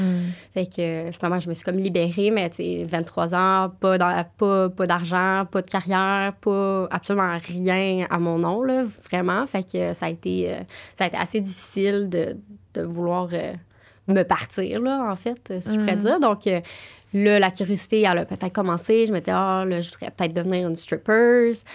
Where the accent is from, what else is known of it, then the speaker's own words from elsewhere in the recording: Saint-Jérôme, Quebec, Canada; J'étais de Saint-Jérôme. Saint-Jérôme, represent.